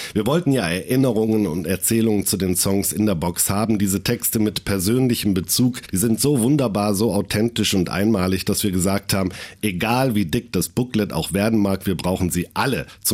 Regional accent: West Germany, Germany; Ja, also für mich als Wessi, ich hätte es nie vermutet

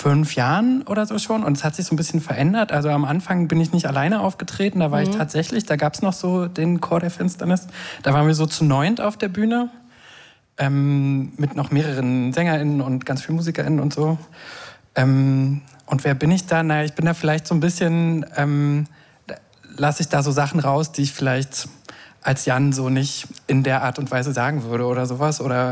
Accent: Berlin, Germany; ich bin auch, wohne in Berlin und bin aus Berlin.

